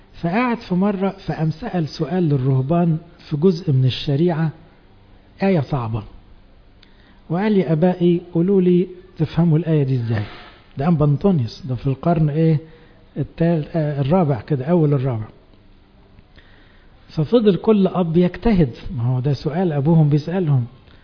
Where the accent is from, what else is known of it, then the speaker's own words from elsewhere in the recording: Egypt; احنا كمجتمع مصري